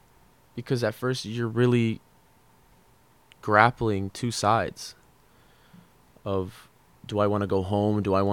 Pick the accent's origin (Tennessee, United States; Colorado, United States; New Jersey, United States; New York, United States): Colorado, United States; I'm from a whole different state. I'm from Colorado, the middle of nowhere.